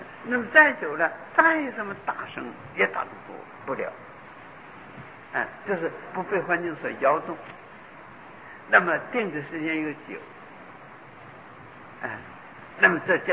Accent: China; 来到我们中国人们一般人也接受，不接受，因为我们有高深的佛法

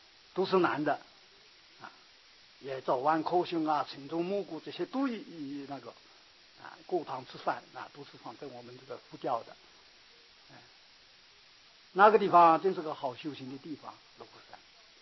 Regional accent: China; 我们是个中国人，虽然出家是个中国出家人

